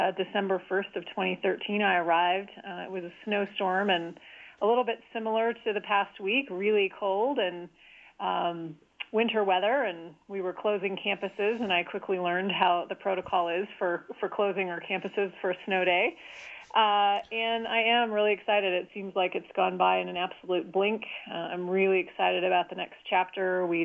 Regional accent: Flagstaff, Arizona, United States; I'm a Rocky Mountain girl, born and raised in Flagstaff, Arizona, near the Grand Canyon

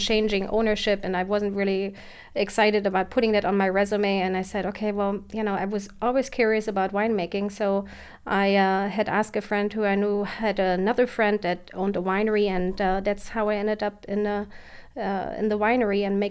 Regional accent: Berlin, Germany; I actually grew up in Berlin, so not winemaking country at all.

